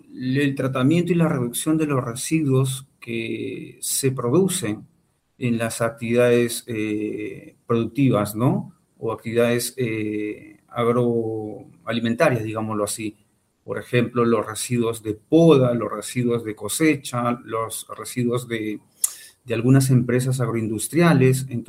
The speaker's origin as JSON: {"language": "Spanish", "country": "Peru", "said": "Bueno, yo soy de Perú. Y aquí en Perú"}